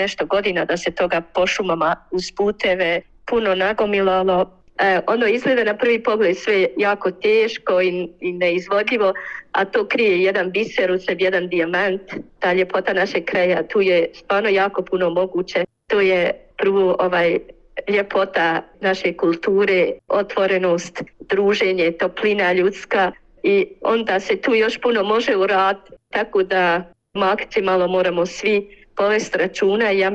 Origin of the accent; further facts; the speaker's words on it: Derventa, Republika Srpska, Bosnia & Herzegovina; born there; also born or lived in Switzerland; Mi smo proces povratka iz Švicarske u naše rodno mjesto i tu sam zamijekla ljepotu našeg kraja